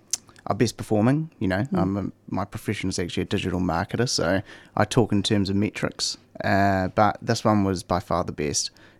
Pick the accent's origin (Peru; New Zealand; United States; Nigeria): New Zealand; Wellington; accent: New Zealand; moved away as an adult; now in Melbourne, Australia; you can probably tell by the accent, I'm from New Zealand, from a little place called Wellington. Well, it's not that little in terms of New Zealand, it's the capital. But I moved to Melbourne 2.5 years ago.